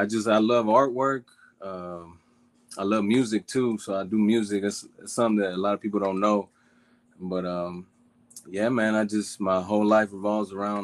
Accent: Chihuahua, Mexico; now in Nashville, United States; I'm from Chihuahua, Mexico.

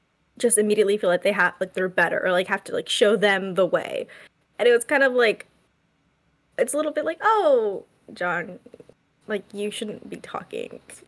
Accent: United States; okay, I'm American, so I can say this

